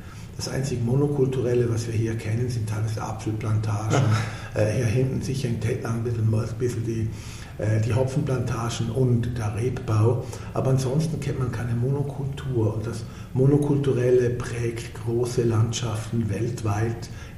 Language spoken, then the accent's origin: German; Wittenbach, St. Gallen, Switzerland; also born or lived in Mammern / Thurgau; Ich komme ja vom Bodensee. Ich bin in Mammern geboren am Untersee. Ich bin in St. Gallen in Wittenbach aufgewachsen, habe lange in Romansraum gelebt, im Thurgau. Ich kenne den Bodensee wie meine Westentasche.